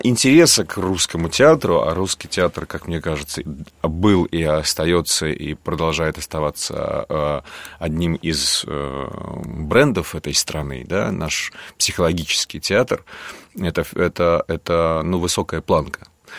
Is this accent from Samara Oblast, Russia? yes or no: yes; Samara, Samara Oblast, Russia; Но я когда приехал из Куйбышева тогда еще, сошел с поезда